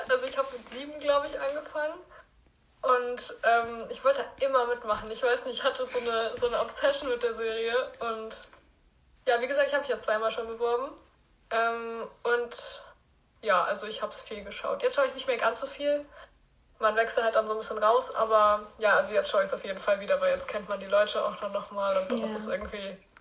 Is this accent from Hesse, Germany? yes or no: no; Berlin, Germany; ich bin 17 Jahre alt und ich komme aus Berlin.